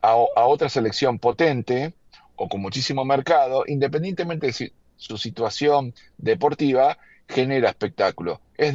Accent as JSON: {"language": "Spanish", "country": "Argentina", "said": "yo siendo argentino y viviendo en Argentina"}